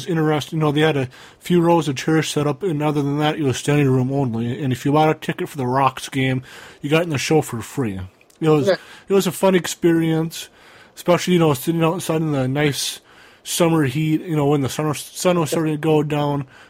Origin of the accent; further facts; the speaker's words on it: United States; I was at an AWF show at my hometown in my high school I graduated from, Kimmerich Estania High School at the gym.